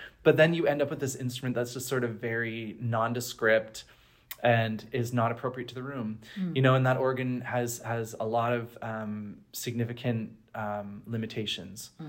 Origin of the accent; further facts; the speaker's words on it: Bracebridge, Ontario, Canada; I grew up in Canada, as probably many of you know, and I grew up in this little town called Bracebridge, and it's about 150 miles north of Toronto. And I grew up attending the local United Church.